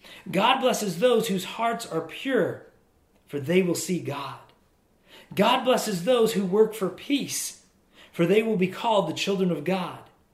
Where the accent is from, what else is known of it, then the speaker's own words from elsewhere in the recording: South Dakota, United States; So I grew up in South Dakota. I love South Dakota.